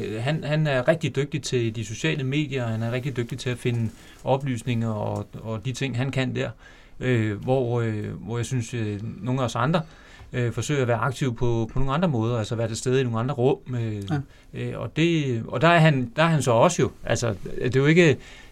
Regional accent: Slagelse, Zealand, Denmark; jeg er jo oprindeligt fra Slagelse. Slagelse by. Jeg har stort set hele mit liv boet i Slagelse.

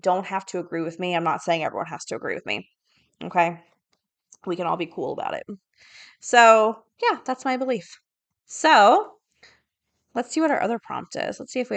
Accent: Southern US, United States; There are some summer people, and I'm not one of them. Because I grew up in the South.

